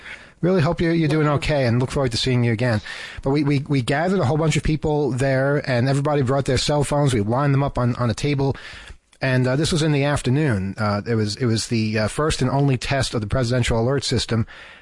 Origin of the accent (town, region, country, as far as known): New York, United States; born or raised there